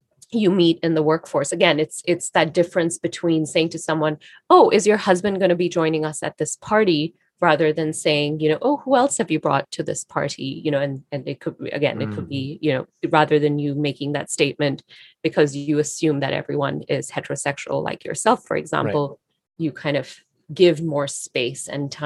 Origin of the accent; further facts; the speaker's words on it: Singapore; my invisible identity of being Singaporean is such an important part of whom I identify as